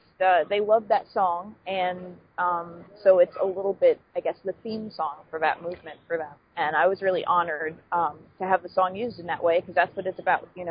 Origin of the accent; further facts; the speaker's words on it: New York, United States; I'm a New Yorker, but I have Pennsylvania, and I just have, I don't know, some kind of weird kindred spirit thing going on.